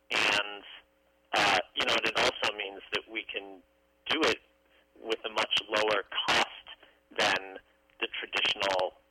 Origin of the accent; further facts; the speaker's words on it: Massachusetts, United States; I grew up outside of Boston, only a couple miles from Walden Pond